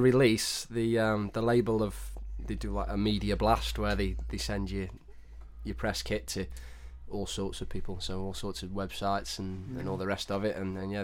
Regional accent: Stoke-on-Trent, West Midlands, United Kingdom; We're from Stoke-on-Trent in the Midlands

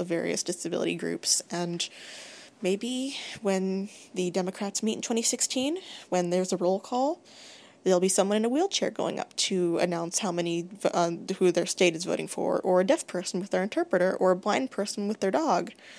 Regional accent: United States; And as an American with a disability, I found that incredibly disappointing.

